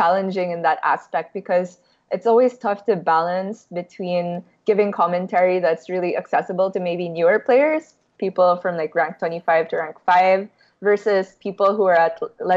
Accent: Philippines; English is a second language; I'm actually from the Asia Pacific region. I'm from the Philippines

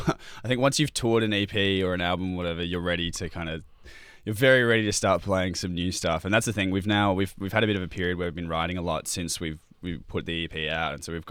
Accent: Newtown, New South Wales, Australia; because I grew up in Newtown, born and grew up on the beaches

